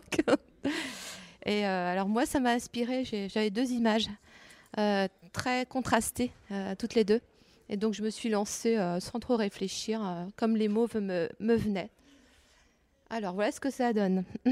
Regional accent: Brittany, France; Je suis bretonne aussi, comme Géraldine.

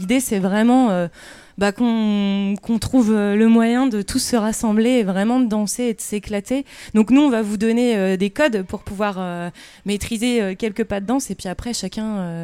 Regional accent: Redon, Brittany, France; Et puis, moi, je viens plutôt du pays de Redon, donc voilà, des côtés un peu opposés dans la Bretagne.

